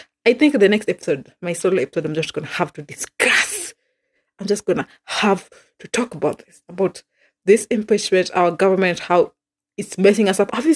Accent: Kenya; Oh my gosh, I'm going to die. Being a Kenyan is what it is.

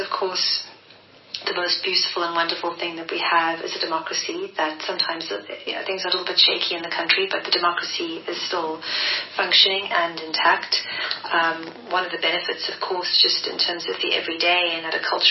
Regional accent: Cape Town, Western Cape, South Africa; I grew up in what I think of as a very Capetonian family, because it was extremely diverse. And I grew up in Mwume State, which some of you will know is quite close to District 6.

